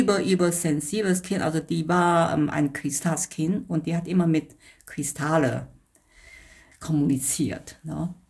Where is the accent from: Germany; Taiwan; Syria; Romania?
Taiwan; German is a second language; Also ich komme ursprünglich aus Taiwan